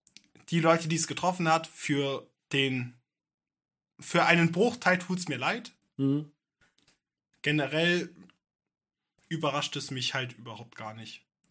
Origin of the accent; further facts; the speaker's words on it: Saxony, Germany; Und das sage ich als Sachse.